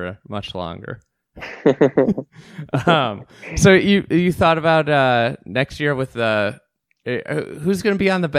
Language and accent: English; United States; I'm like an American. I'm just an American golfer.